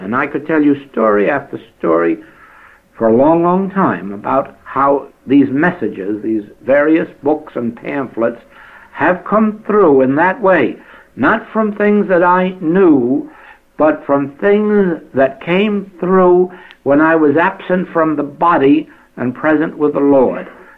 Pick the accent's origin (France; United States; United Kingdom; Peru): United States; New York City, New York; Having been born and brought up in New York City, flowers to me have always just been something that you look at and admire